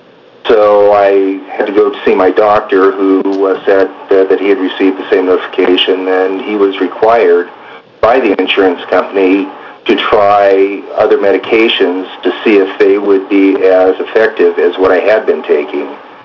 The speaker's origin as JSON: {"language": "English", "town": "Bend", "region": "Oregon", "country": "United States", "said": "I am from Bend, Oregon."}